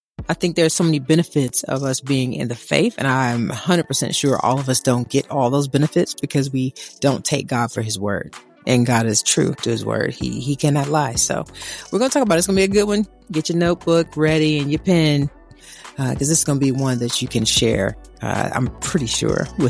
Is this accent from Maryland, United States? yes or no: no; Evansville, Indiana, United States; And of course, if I'm from Evansville, Indiana, so there's a river walk there. There's a river there.